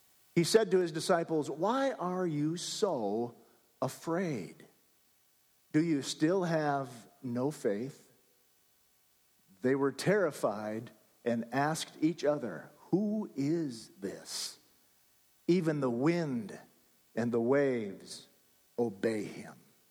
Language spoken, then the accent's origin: English; Minnesota, United States; But anyhow, I was raised in Minnesota and spent a lot of time on the water, in boats, fishing along the shore